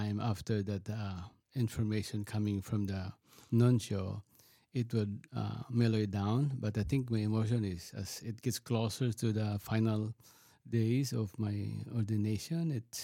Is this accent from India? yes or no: no; Philippines; now in United States; Because he knows that I came from the Philippines. So I said, 25 years already.